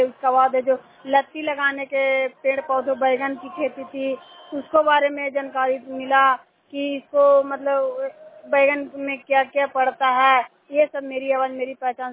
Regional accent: Chandidi, India; चंडीदी के रहने वाली हूँ।

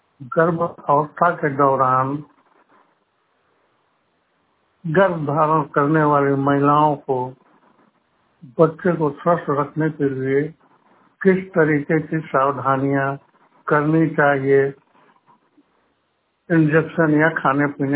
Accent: Basti, Uttar Pradesh, India; मैं बस्ती का रहने वाला हूँ और मेरी उम्र जो है 48 साल है।

